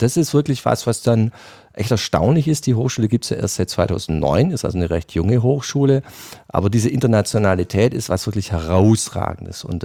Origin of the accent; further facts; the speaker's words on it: Southern Germany, Germany; Wie Sie wahrscheinlich meinem Akzent schon ein bisschen raushören, bin ich kein gebürtiger Niederrheiner, sondern komme weit aus dem Süden.